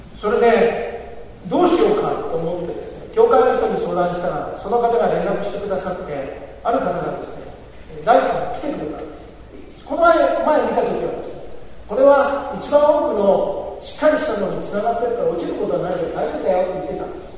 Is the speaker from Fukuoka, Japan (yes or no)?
yes; Kokura, Fukuoka, Japan; 九州ですか、私小倉ですよって言ったら